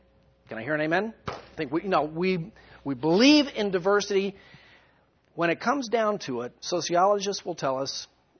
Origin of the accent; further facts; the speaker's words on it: United States; They know I'm American, so they didn't kiss me